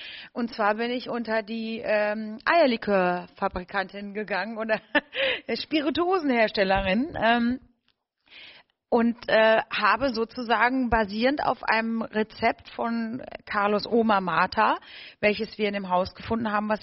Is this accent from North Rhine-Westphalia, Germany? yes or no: yes; North Rhine-Westphalia, Germany; born there; Also ich bin ja gebürtig aus Nordrhein-Westfalen.